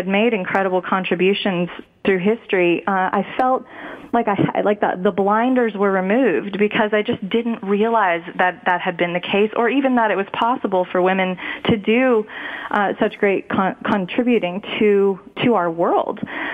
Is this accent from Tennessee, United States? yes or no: no; Los Angeles, California, United States; because I was raised in America, in Los Angeles. I was given a fantastic private school education.